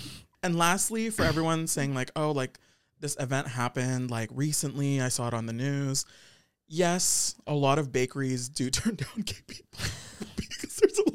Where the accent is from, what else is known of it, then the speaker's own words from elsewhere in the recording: Canada; But yeah, so we're Canadian.